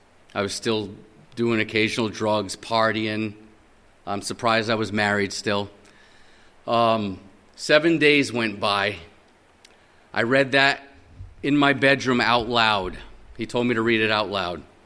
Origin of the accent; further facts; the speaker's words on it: Rhode Island, United States; born there; I was born in Rhode Island, as a matter of fact, where everybody is Catholic.